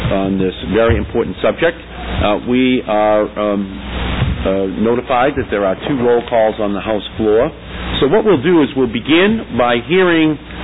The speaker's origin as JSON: {"language": "English", "region": "Massachusetts", "country": "United States", "said": "She formerly served as Assistant Surgeon General for my home state, the Commonwealth of Massachusetts"}